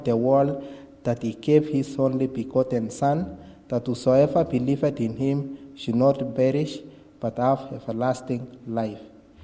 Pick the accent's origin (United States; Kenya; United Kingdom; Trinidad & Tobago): Kenya; I come from Kenya, and in my family, I was born in a family of 10